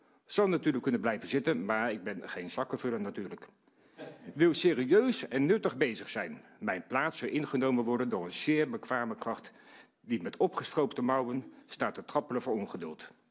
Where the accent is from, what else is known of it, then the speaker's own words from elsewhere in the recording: The Hague, South Holland, Netherlands; Als ik al iets ben, dan ben ik een Hagenees.